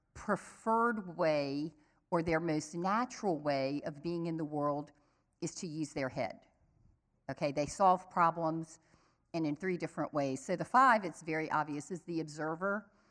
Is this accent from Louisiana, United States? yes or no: yes; Louisiana, United States; I'm from Louisiana, and lanyap is a big word in the culture.